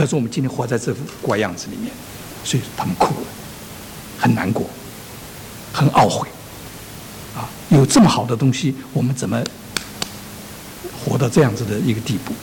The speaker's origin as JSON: {"language": "Chinese", "country": "China", "moved": "as an adult", "lives_now": "United States", "said": "其实我们中国人也违背，老美也违背。啊，我想到这里，我就想起，我刚来美国念书的时候，"}